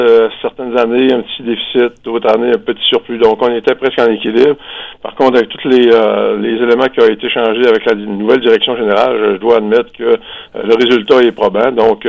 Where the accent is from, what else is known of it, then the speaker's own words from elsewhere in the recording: Saint-Henri-de-Taillon, Quebec, Canada; Maintenant, nous, chez nous, à Saint-Henri-Taillon, on passe à l'action à ce niveau-là.